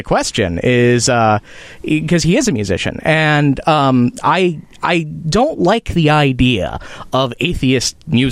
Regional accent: Chicago, Illinois, United States; accent: Chicago; That diluting, that's my Chicago accent coming in.

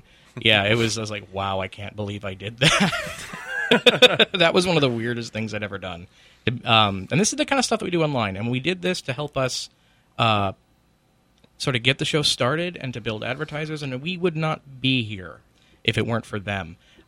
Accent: Tacoma, Washington, United States; And I am from Tacoma.

